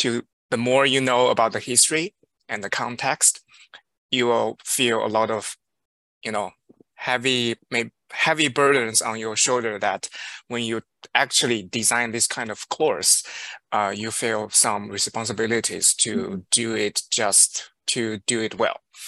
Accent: China; English is a second language; moved away as an adult; now in United States; Just from my personal background, I'm originally from China. I moved to the United States 8 years ago

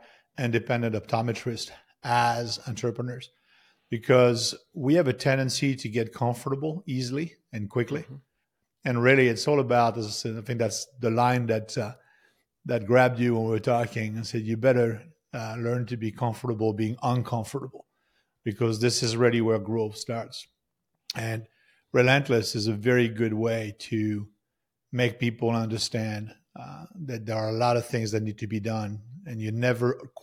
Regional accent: Vichy, Auvergne-Rhône-Alpes, France; So, born and raised in France, a small village in the middle of the country. Actually, born in Vichy, which most people can put on a map now.

